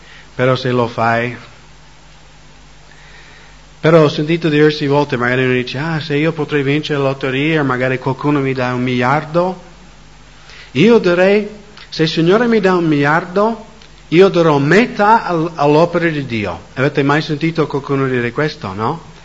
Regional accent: United States; essendo americano

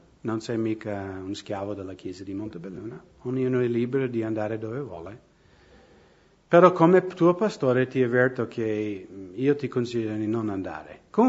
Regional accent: United States; io sono americano

